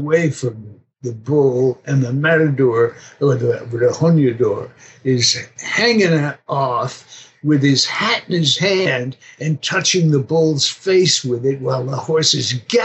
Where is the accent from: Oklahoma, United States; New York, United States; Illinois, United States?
New York, United States; born there; I was born near Belmont Racetrack.